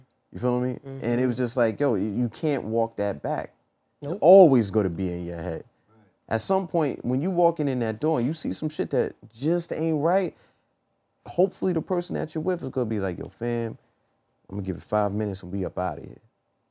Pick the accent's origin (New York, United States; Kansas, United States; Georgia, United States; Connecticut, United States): New York, United States; Bronx; I feel like me and Jim are from the same hood. We're both from the Bronx.